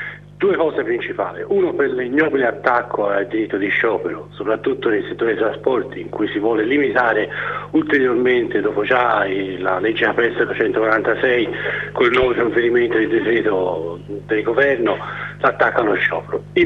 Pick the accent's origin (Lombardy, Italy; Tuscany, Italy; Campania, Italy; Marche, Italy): Tuscany, Italy; Florence; Ora considera, io sono di Firenze, nella nostra città mi è arrivato